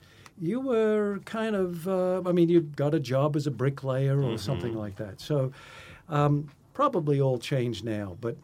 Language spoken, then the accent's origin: English; Australia; I grew up in Australia, you know, very poor background